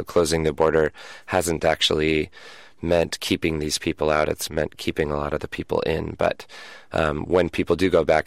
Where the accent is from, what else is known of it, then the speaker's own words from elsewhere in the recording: Washington, United States; I grew up in Washington State with a lot of trees.